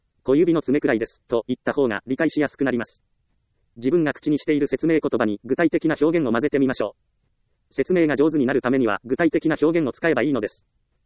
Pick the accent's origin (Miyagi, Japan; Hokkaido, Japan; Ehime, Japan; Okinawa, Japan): Ehime, Japan; 私は愛媛県出身ですから、みかんで有名なことを知っていますが、